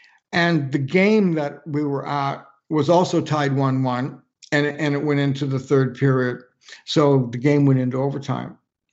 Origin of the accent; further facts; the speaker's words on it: Toronto, Ontario, Canada; So I'm a Canadian boy, Torontonian